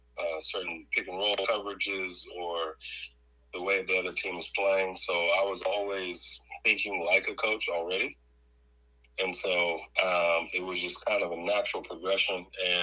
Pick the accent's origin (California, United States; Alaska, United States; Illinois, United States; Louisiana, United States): Alaska, United States; Fairbanks; growing up in Fairbanks and being a ball boy, you know, when I was 10 years old